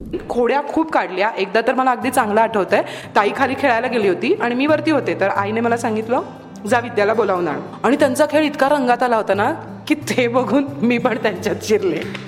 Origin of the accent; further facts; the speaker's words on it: Mumbai, Maharashtra, India; नाही नाही, मी मूळची मुंबईचीच, माझा जन्म पण मुंबईमधलाच, माझी कर्मभूमी, जन्मभूमी, जे काय आहे ते सगळं मुंबई.